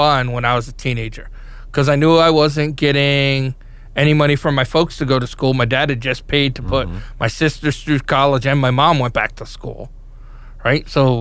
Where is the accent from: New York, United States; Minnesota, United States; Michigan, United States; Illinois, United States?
New York, United States; And I grew up on the North Fork, which was farming country.